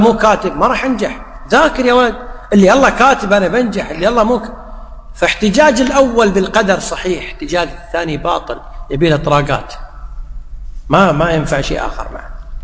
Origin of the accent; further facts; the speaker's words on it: Kuwait; حتى عندنا في الكويت في بعض الشوارع الكاميرات موضوعة شاشاتها في مركز المرور.